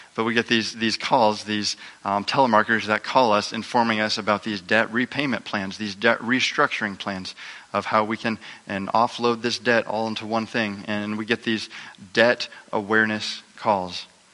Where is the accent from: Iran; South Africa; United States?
United States; Montana; I grew up in Montana, and in Montana, in the northwest corner, there's a big river, the Flathead River